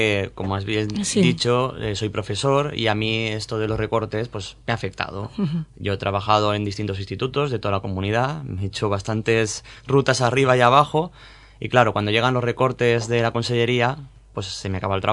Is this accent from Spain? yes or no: yes; Benidorm, Valencian Community, Spain; born there; Soy nacido en Benidorm.